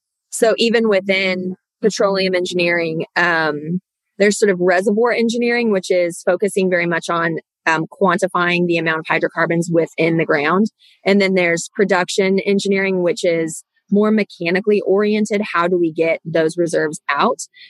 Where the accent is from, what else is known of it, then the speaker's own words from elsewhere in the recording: Tulsa, Oklahoma, United States; I grew up in Tulsa, and I played soccer growing up and went to the University of Tulsa on a soccer scholarship.